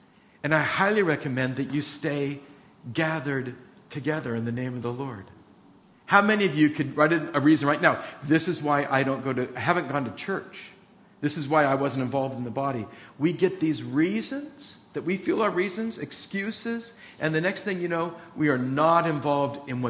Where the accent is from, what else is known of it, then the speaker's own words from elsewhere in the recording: California, United States; I come from Orange County, got saved at Calvary Chapel Costa Mesa, a church of 20,000 people.